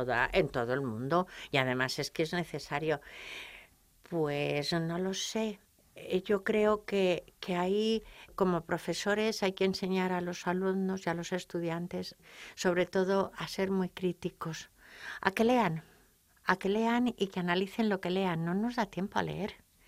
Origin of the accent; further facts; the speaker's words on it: Toledo, Castilla-La Mancha, Spain; soy de Toledo